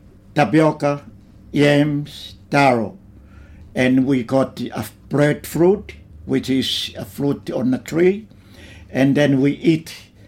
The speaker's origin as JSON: {"language": "English", "town": "Lotofoa", "region": "Ha'apai", "country": "Tonga", "tie": "born or raised there", "second_language": "English", "said": "I grew up in Tonga, and in a little island is called Lotofoa. The island is 4 villages, mm-hmm. and it's called Foa, and that's where I grew up."}